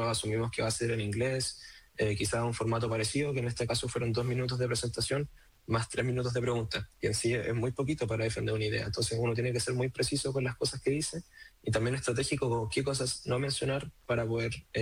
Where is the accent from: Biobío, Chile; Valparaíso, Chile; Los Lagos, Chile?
Biobío, Chile; Concepción; más nosotros que somos de Concepción. Bueno, Vicente es de Santiago, yo soy de Concepción.